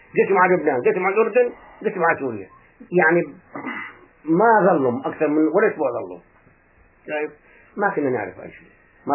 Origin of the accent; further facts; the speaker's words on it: Al-Haram, Palestine; اهل قريتي في قريه راحين احنا اهل قريه الحرم قبل الزنغريه بكثير